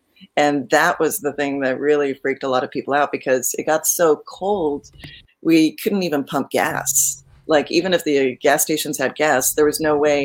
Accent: Corpus Christi, Texas, United States; now in Austin, United States; And I'm actually originally from Corpus, so I know where you're talking about in Port A. So we used to hang out there all the time growing up.

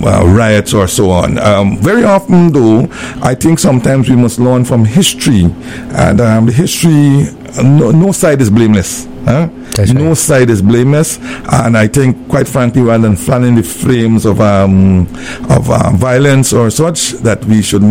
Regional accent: Guyana; when I came back from England, where I went and do my second degree, life was very rough in Guyana, extremely rough.

